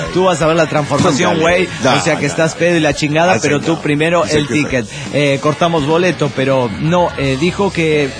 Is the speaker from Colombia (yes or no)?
no; Monterrey, Nuevo León, Mexico; born there; now in Guadalupe, Mexico; no vivo en Monterrey, como he creído toda mi larga vida. De ver en Google Maps hace unos días, resulta que vivo en Guadalupe, pero nací en Monterrey.